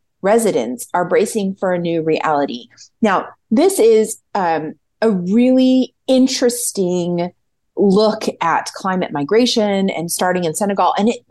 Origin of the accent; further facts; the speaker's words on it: United States; it's hard for me as an American who has been raised in this kind of anti-migration, among like anti-migration rhetoric.